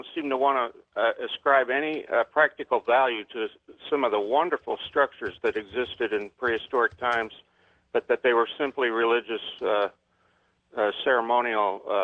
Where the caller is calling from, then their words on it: Edwardsville, United States; from Edwardsville.